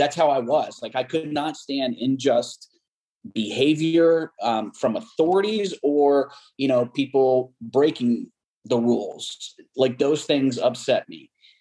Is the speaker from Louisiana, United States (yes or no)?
yes; Mandeville, Louisiana, United States; as I was in Southeastern Louisiana University, close to where I grew up in Mandeville, Louisiana.